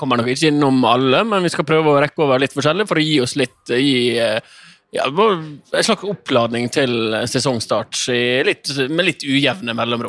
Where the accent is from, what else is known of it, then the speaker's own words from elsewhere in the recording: Møre og Romsdal, Norway; Jeg får ta som sunnmøring